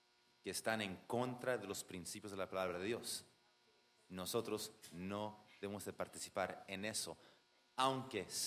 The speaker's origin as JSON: {"language": "Spanish", "country": "Cuba", "said": "antes de que yo soy cubano"}